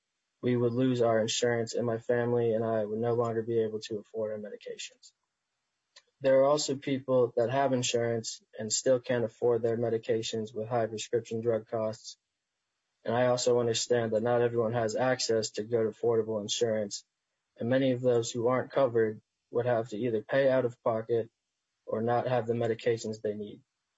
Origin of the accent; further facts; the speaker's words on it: Richfield, Minnesota, United States; I'm from Richfield, and I'm a senior in college studying strategic communications.